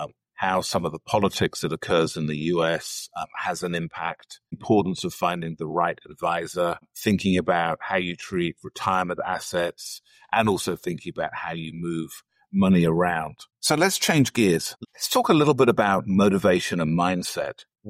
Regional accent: United Kingdom; I'm originally British, although I've spent a lot of time in the US and a lot of time in Asia and Europe working.

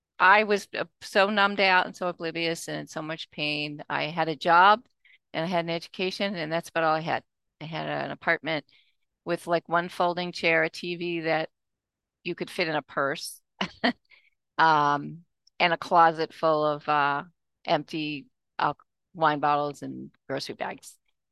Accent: Long Island, New York, United States; I'd already had a childhood growing up on Long Island with 7 out of 8 kids

